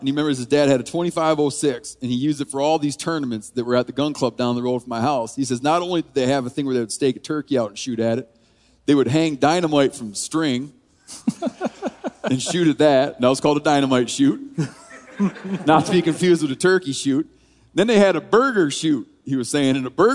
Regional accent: Twin Lake, Michigan, United States; I grew up in Twin Lake, Michigan, and down the road from us, you had to take, I'm trying to think what road, down Duff Road, Duff turned dirt, and you go down the dirt, and there's Twin Lake Gun Club.

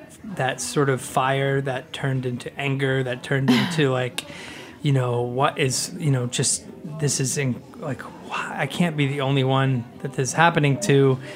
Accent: Rhode Island, United States; You know, I grew up in Rhode Island on the coast

